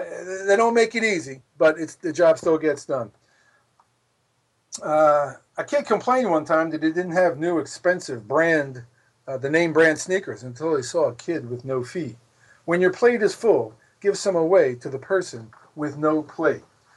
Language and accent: English; Philadelphia, Pennsylvania, United States; Loves me for many reasons, one being I'm from Philly, the home of boxing legend Smokin' Joe Frazier.